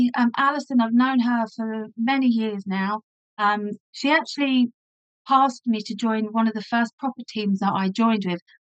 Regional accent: Hemel Hempstead, East of England, United Kingdom; because I'm actually from Hemel Hempstead

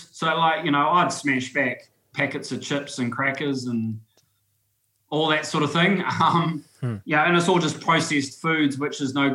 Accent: Waiuku, Auckland, New Zealand; I'm from Waiuku and we've got farmland and home-killed meats

